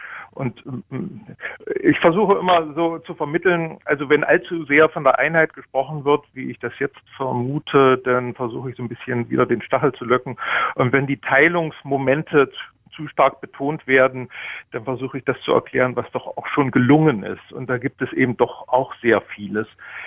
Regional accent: Saxony-Anhalt, Germany; also born or lived in Rathenow; Ich stamme aus Sachsen-Anhalt.

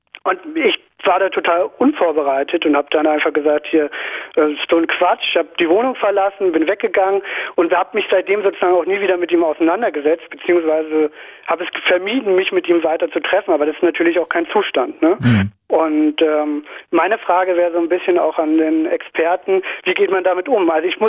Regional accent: Zossen, Brandenburg, Germany; ich bin in Zossen aufgewachsen und wollte so ein bisschen über meine Erfahrungen reden.

